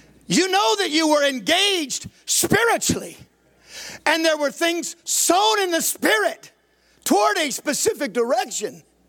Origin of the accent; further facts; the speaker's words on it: United States; from Washington.